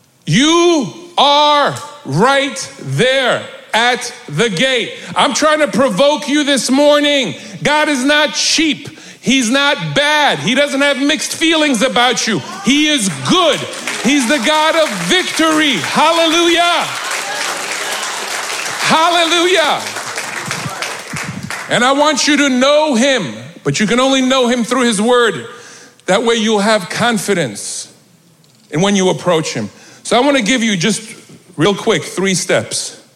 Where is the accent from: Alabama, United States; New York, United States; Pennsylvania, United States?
New York, United States; And I'm a New Yorker. I should have known that.